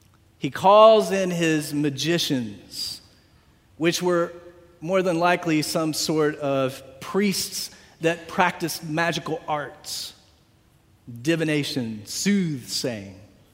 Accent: Virginia, United States; it's the church where I grew up in Virginia, the small church that I grew up in Virginia.

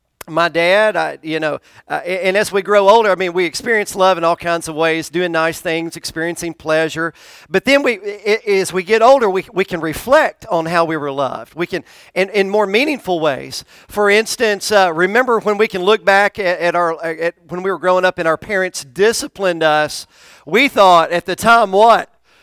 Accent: Tennessee, United States; I grew up on a farm in Tennessee, in Middle Tennessee. And my sister was born in Nashville. I was born in Nashville as well.

